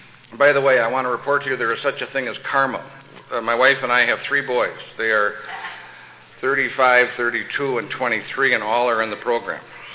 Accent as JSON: {"language": "English", "town": "Saint Paul", "region": "Minnesota", "country": "United States", "said": "I'm from St. Paul, Minnesota, not Minneapolis, and we're kind of the Fort Worth of the thing."}